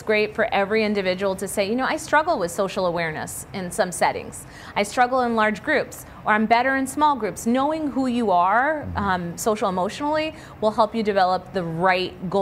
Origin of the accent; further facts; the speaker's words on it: Springfield, Massachusetts, United States; I love Springfield. I still live there. So I'm talking from a place of experience and knowing.